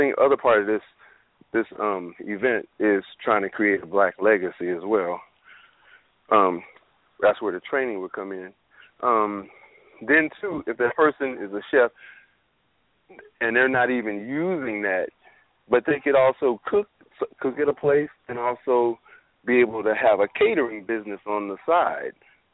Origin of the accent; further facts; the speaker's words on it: California, United States; I think I was on your show last week. I'm from the Bay Area.